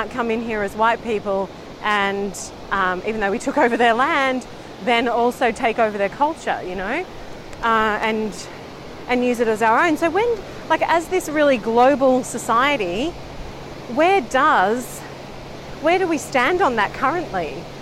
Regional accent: Melbourne, Victoria, Australia; growing up in Melbourne, I remember just, you know, having

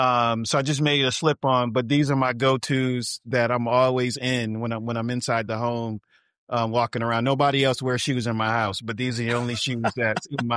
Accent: Inglewood, California, United States; I mean, for me, I grew up in Inglewood, California.

